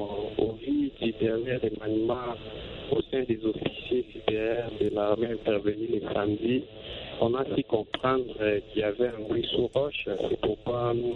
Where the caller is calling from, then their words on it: Bunia, Ituri, DR Congo; Je suis président de la République démocratique du Congo, précisément à la ville de Bounia, en RDC.